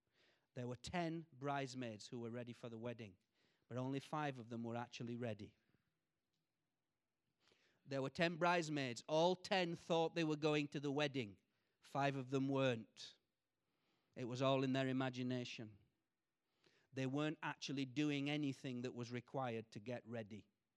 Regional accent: England, United Kingdom; as an Englishman who doesn't exaggerate

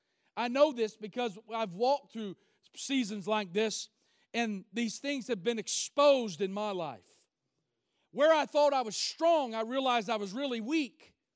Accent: Covington, Kentucky, United States; And I grew up in Covington, down on the river in Cincinnati.

